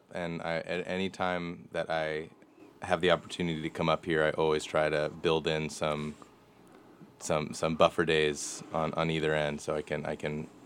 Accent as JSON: {"language": "English", "country": "United States", "said": "my role as a American white male"}